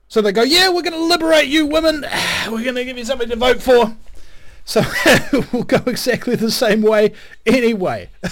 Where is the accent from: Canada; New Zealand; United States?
New Zealand; And yeah, I'm the Kiwi who has the US talk radio show.